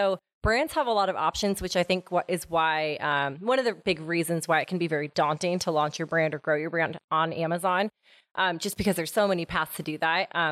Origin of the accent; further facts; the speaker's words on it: Seattle, Washington, United States; now in Spokane, United States; And I'm originally from the Seattle area. So love Seattle, but moved to Spokane prior to working here at ETLs.